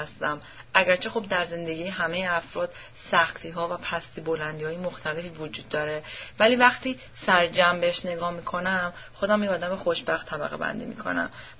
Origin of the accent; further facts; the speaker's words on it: Iran; born there; همین که ما در کشوری مثل ایران به دنیا آمدیم